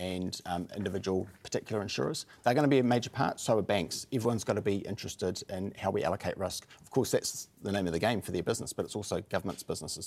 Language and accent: English; Australia; now in New Zealand; As an Australian, yes.